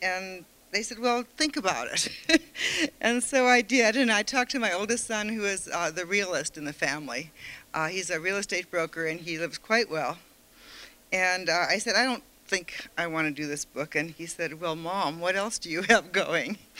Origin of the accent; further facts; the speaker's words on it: Chicago, Illinois, United States; The hot, humid air reminds me of the Midwest, where I was raised in Chicago, the prairie city with no prairie in sight.